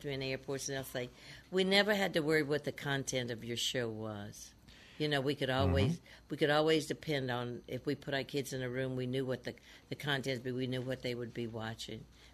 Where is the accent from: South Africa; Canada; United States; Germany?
United States; the South; accent: Southern; she was going to help me with my Southern act, get rid of my Southern accent.